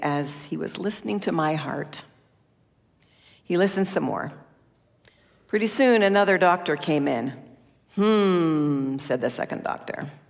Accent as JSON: {"language": "English", "region": "California", "country": "United States", "tie": "born or raised there", "also_born_or_lived": "Orange / Santa Barbara / Poway / Fullerton", "said": "I was born in Orange, California, to wonderful parents … my mom is here today. Yes. We grew up in various places around Southern California, including Santa Barbara, Poway, Fullerton, Yorba Linda, just to name a few."}